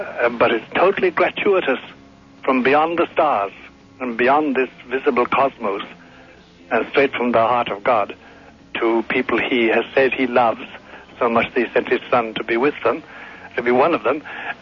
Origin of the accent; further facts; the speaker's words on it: Ireland; although sometimes I come from Ireland, you know, and sometimes I must say, because I can being Irish, I can say the following.